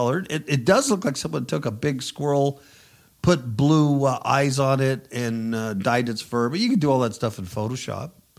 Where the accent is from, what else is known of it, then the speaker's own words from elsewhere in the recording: Hemet, California, United States; I'm from Hemet.